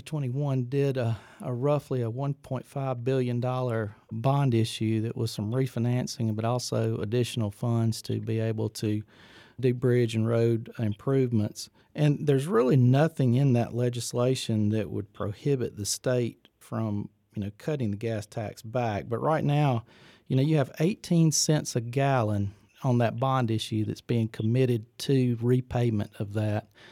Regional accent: Phenix City, Alabama, United States; from my hometown in the area of Phoenix City gas prices were $4.76 a gallon

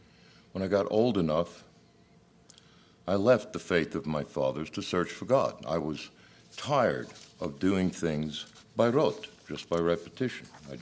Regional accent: Brooklyn, New York, United States; When I was young, I was raised in the Holy Land in Brooklyn, where there were more Jews than there was in all of Israel.

